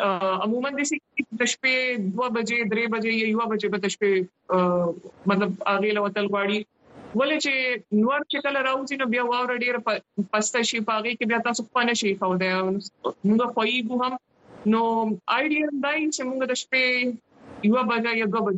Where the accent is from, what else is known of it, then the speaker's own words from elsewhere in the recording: Pakistan; زه اولنۍ پاکستانی یم